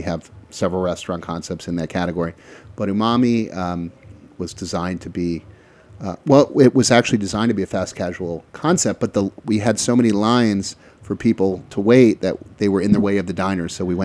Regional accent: Washington, District of Columbia, United States; moved away as an adult; now in Los Angeles, United States; I'm not an LA guy. I'm from the East Coast. I'm from DC.

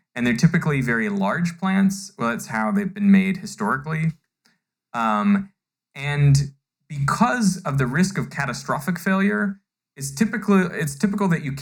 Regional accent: Vancouver, British Columbia, Canada; I'm from Vancouver, yeah.

